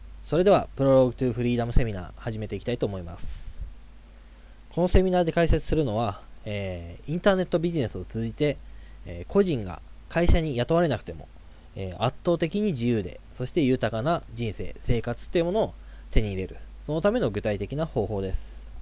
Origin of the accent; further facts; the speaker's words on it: Tottori, Japan; 1985年生まれで鳥取県出身です。